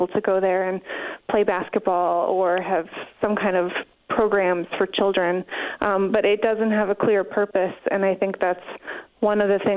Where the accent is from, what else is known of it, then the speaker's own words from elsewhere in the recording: Somers, Wisconsin, United States; Well, I grew up in small town Wisconsin. I grew up in Summers, Wisconsin